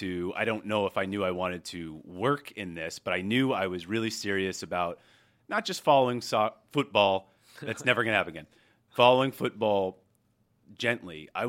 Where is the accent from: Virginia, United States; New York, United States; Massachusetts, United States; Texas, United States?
Massachusetts, United States; Boston; I grew up in Boston, Massachusetts